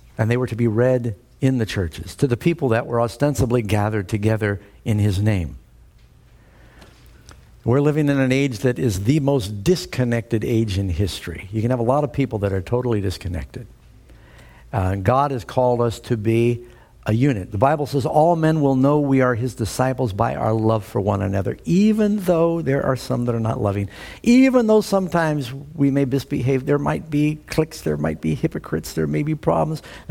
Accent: New York City, New York, United States; born or raised there

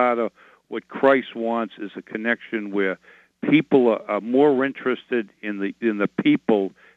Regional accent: East Coast, United States; You know, the thing is that I'm from the East Coast

